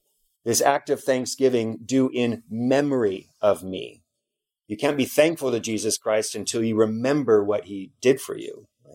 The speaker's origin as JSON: {"language": "English", "region": "California", "country": "United States", "said": "like I'm from California, so I think of the California wine industry and St. Junipero Serra."}